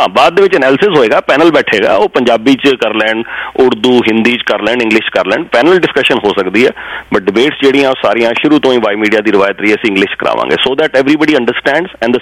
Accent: Punjab, India; ਅਸੀਂ ਪੰਜਾਬ ਤੋਂ ਆਏ ਨਾ ਸਾਰੇ, ਸਾਨੂੰ ਵੀ ਇਹ ਸੰਤਾਪ ਹੰਡਾਉਣਾ ਪਿਆ।

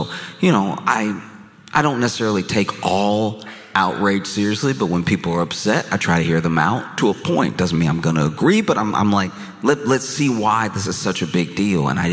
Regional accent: the South, United States; I grew up in the South, so I grew up with Cracker Barrel, right?

